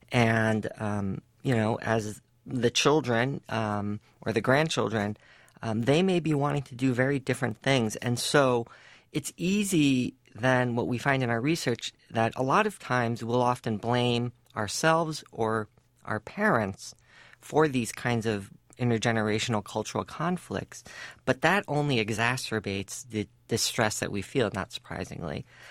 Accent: United States; my understanding growing up in the United States

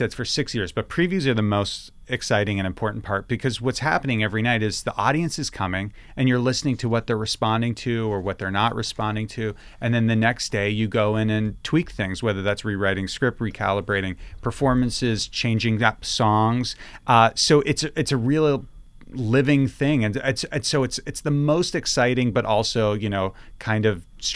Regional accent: Manhattan, New York, United States; I grew up in Manhattan, but I didn't go see musicals or plays that much growing up.

